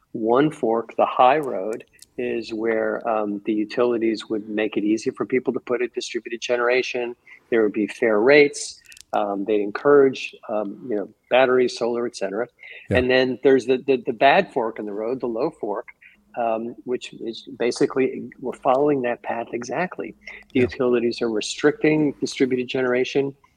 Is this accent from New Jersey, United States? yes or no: yes; New Jersey, United States; I'm from New Jersey, so I knew.